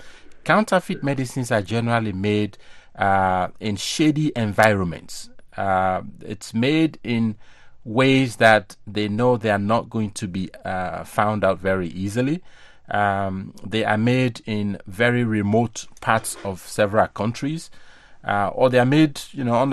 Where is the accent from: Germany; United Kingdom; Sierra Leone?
Sierra Leone; now in United States; I know in Africa, I am an African from Sierra Leone.